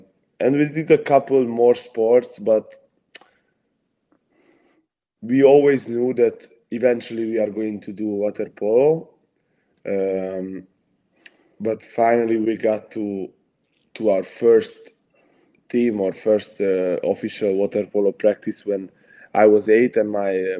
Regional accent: Hungary; So I'm 21. I'm from Hungary, and I currently play for Barceloneta

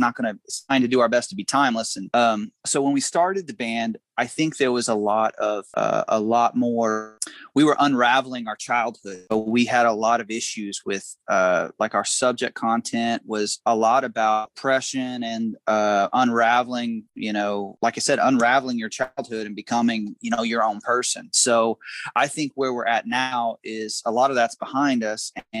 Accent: Indiana, United States; born or raised there; now in Nashville, United States

